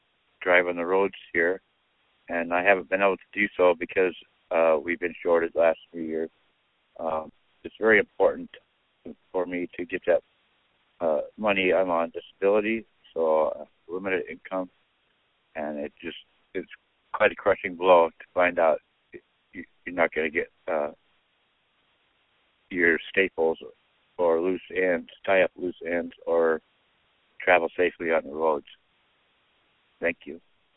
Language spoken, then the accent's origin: English; Valdez, Alaska, United States; I'm from Valdez, Alaska.